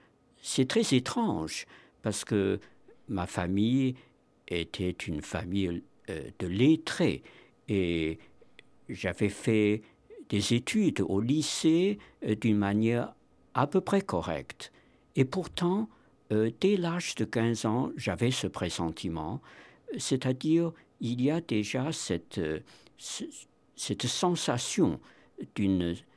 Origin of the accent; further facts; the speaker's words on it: China; moved away as an adult; Parce que j'ai quitté la Chine dans des conditions un peu imprévues. À ce moment-là, j'étais un jeune homme de 19 ans et demi.